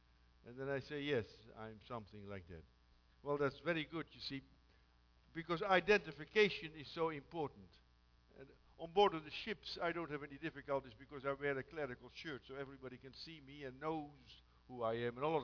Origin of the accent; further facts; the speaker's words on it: Romania; I come from Romania.